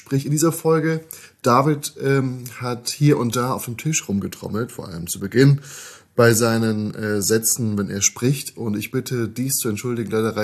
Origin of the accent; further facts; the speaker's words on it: Darmstadt, Hesse, Germany; Ich sitze heute hier in meiner Heimatstadt in Darmstadt